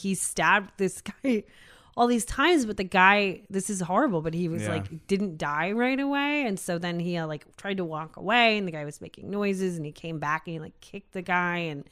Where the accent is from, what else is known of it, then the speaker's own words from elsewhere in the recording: United States; Well, we're American.